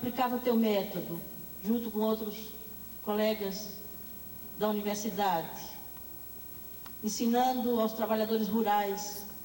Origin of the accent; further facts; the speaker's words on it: Northeast Region, Brazil; born there; Nascemos os dois no Nordeste